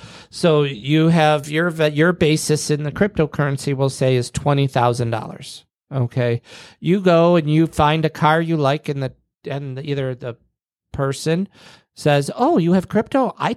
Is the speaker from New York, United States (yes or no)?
yes; Buffalo, New York, United States; we're from New York. We're from Buffalo, New York, which is right next to Canada.